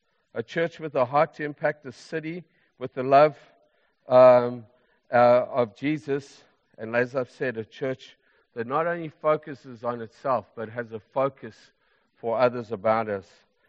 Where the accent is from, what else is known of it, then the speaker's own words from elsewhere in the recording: Lobatse, Botswana; also born or lived in Zimbabwe / South Africa; I was born in Zimbabwe. I grew up in Zimbabwe. And then my parents moved to Botswana. And I grew up in a little town called Lebatsi.